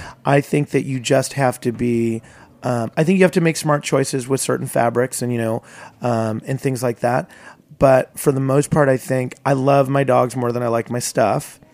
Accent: Syracuse, New York, United States; And I'm from Syracuse, and Skaneateles is kind of a summer community for families from that area, from that region, central New York.

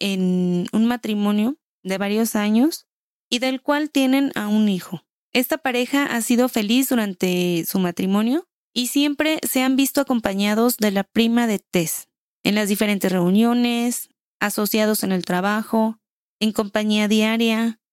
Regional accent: Michoacán, Mexico; Y mira que soy michoacana y que acá los tacos de carnitas son así como que te caen del cielo.

